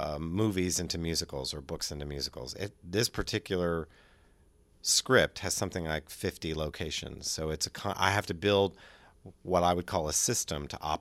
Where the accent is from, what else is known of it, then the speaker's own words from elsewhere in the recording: San Francisco, California, United States; I grew up in San Francisco in the 60s and 70s, and I was a big fan